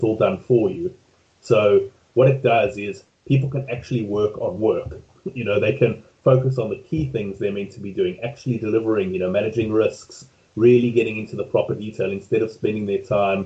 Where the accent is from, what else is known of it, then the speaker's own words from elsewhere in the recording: South Africa; now in United Kingdom; being a South African myself who has moved to the UK and has worked both sides